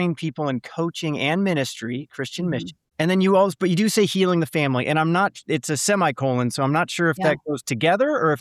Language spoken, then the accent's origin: English; Midwest, United States; You know, you like in back where I grew up in the Midwest, we always mowed the yard.